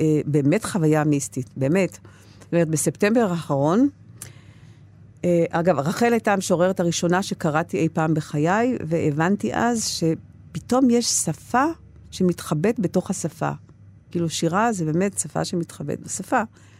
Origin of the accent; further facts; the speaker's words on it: Gedera, Central District, Israel; וגם היא סיימה את חייה בגדרה, בסנטוריום בגדרה, המקום שגדלתי בו